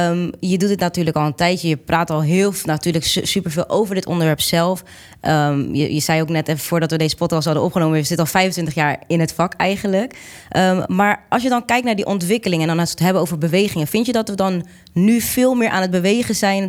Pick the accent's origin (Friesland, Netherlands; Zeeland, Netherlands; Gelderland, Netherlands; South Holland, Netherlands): South Holland, Netherlands; Rotterdam; om ervoor te zorgen dat wij als Rotterdammers wat actiever, zeg maar, echt bijdragen